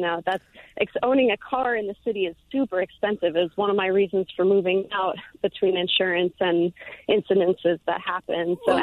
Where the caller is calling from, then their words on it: New Hope, Pennsylvania, United States; I'm actually calling from New Hope, but I lived in West Philadelphia for a long time.